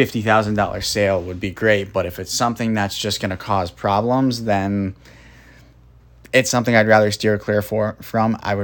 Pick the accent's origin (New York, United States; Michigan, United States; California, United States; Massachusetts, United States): New York, United States; Ithaca; I grew up in Ithaca, and my passion was always hockey. After graduating from Ithaca High School in 2013